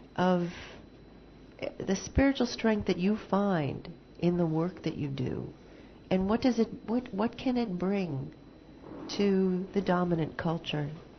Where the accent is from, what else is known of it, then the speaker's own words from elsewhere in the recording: United States; I'm not from Canada, but I'm from the United States. As a white woman from the United States